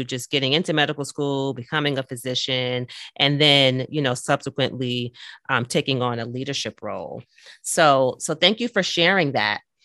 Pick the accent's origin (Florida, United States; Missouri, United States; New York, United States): New York, United States; Brooklyn; because I'm also a Brooklynite. So I was born and raised in Brooklyn.